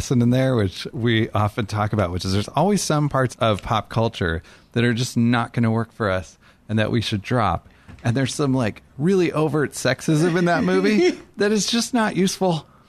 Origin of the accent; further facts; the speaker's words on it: California, United States; And even growing up in California, like later on, I found out how close I was to actual camps